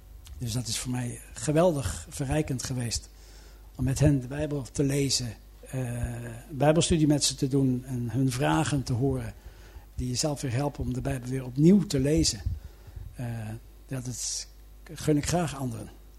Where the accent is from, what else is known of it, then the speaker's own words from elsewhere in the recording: Middelburg, Zeeland, Netherlands; also born or lived in Zeist; Ik ben opgegroeid in Middelburg met weinig allochtonen om me heen.